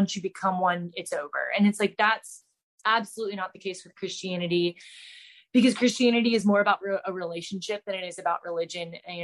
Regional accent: Charlotte, North Carolina, United States; I am from Charlotte, North Carolina. Born and raised there, went to Clemson University for undergrad

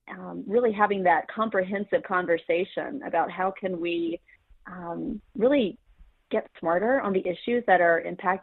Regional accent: Richmond, Virginia, United States; Yes, I'm not a native. I've married one, but I'm from Virginia. I'm from Richmond, Virginia.

